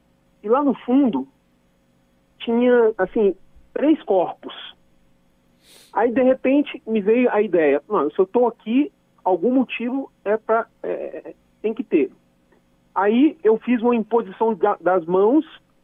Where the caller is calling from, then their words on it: Brasília, Federal District, Brazil; Sou de Brasília.